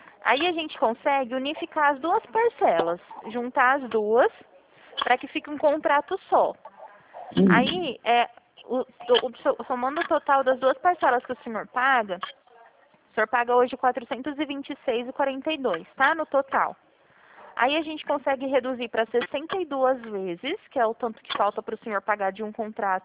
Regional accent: Presidente Prudente, São Paulo, Brazil; eu sou de Prudente.

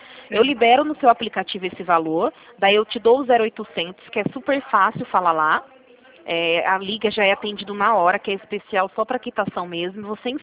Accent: Rio Claro, São Paulo, Brazil; eu sou aqui de Rio Claro mesmo

